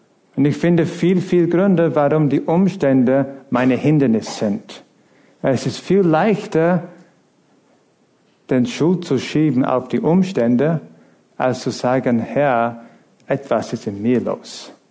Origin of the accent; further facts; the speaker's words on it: England, United Kingdom; In England, wo ich aufgewachsen bin, wir haben diese Zeiten gehabt, wo es richtig Pea Soup Fog war.